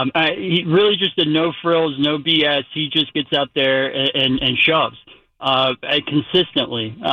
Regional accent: the South, United States; I'm a transplant here in the Northeast. I'm originally from the South and grew up a Braves fan.

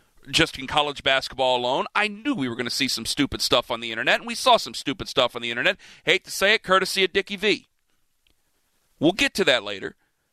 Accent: Cleveland, Ohio, United States; Now, listen, I'm from Cleveland

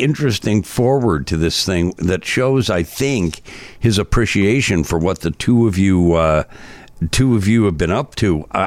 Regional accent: Chicago, Illinois, United States; you're from Chicago, I'm from Chicago.

